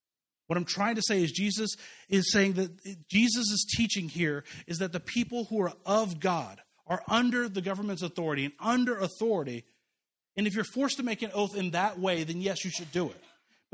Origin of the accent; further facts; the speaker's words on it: Kansas City, United States; I grew up in Kansas City.